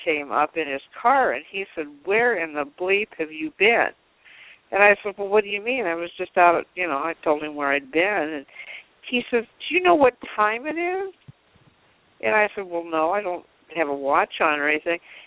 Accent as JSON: {"language": "English", "region": "Iowa", "country": "United States", "tie": "born or raised there", "said": "I grew up in Iowa. Okay, and most of my friends were farmers, and I grew up in a small town in Iowa"}